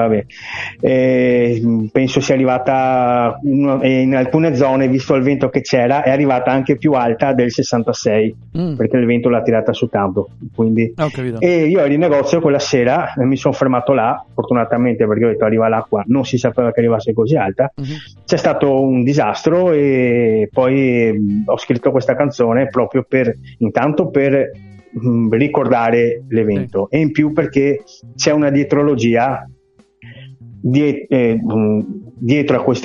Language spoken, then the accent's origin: Italian; Venice, Veneto, Italy; born there; io sono nato a Venezia, adesso abito in provincia, ma sono nato a Venezia.